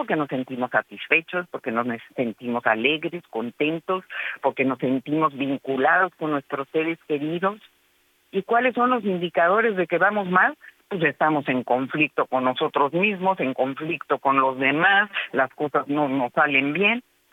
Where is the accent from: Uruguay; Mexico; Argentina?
Mexico; también estos valores que hemos, como católicos, como mexicanos, ¿no? Y yo digo mexicanos porque muchas personas, o latinos, tenemos estos valores de familia, de pareja.